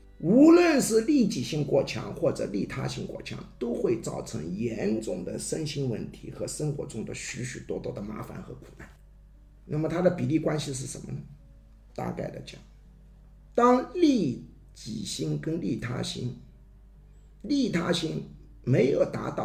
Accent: China; 那我们中国人喜欢问的，最大的一种是什么？

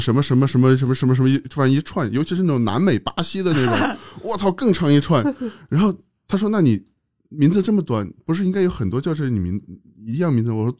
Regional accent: China; 其实咱们从小在中国没这个概念，

